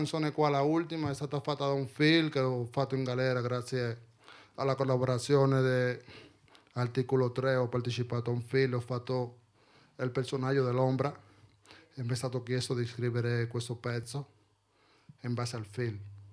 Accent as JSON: {"language": "Italian", "region": "Santo Domingo", "country": "Dominican Republic", "said": "Io sono originario di Santo Domingo."}